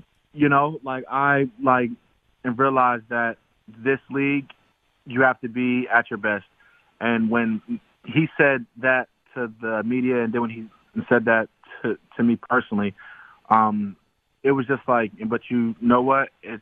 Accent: New Jersey, United States; growing up in North Jersey, like, we go through all, like, four seasons.

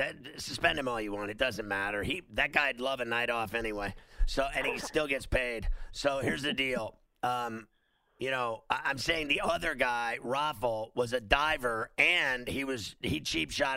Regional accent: Pennsylvania, United States; and I love the state of Ohio because I'm from Pennsylvania and those are my neighbors, and I spend a lot of time in Youngstown

